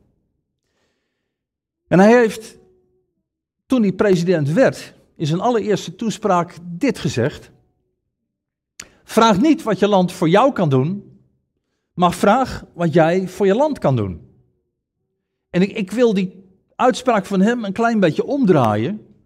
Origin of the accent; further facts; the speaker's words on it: Rotterdam, South Holland, Netherlands; Ik ben een Rotterdammer, geboren en getogen in Rotterdam. En als ik terugdenk aan mijn vroege jaren, zowel in Rotterdam-Noord als in Rotterdam-Zuid